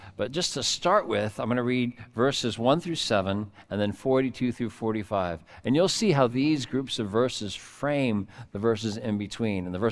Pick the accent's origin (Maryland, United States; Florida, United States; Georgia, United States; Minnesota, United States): Maryland, United States; Aberdeen; born there; I was born in Aberdeen, Maryland, after all, at the Aberdeen Proving Grounds.